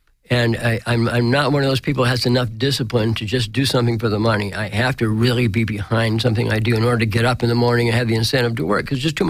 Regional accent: Michigan, United States; I grew up in that part. I grew up in Michigan

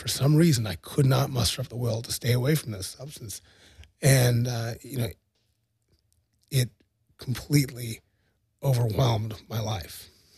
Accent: Seattle, Washington, United States; They were first generation from Egypt, and I was born in Seattle, and I grew up

